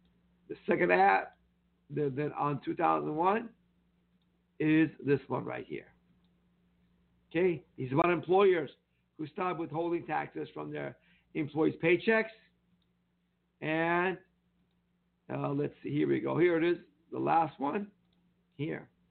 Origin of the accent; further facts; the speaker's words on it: Iran; English is a second language; now in United States; I know because I'm a Jewish from Iran myself, folks.